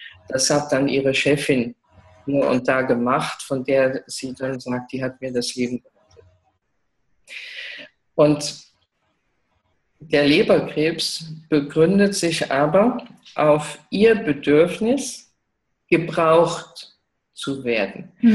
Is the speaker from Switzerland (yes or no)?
no; Belgium; Bei uns in Belgien und in Frankreich ist ja das Dekodieren schon sehr bekannt.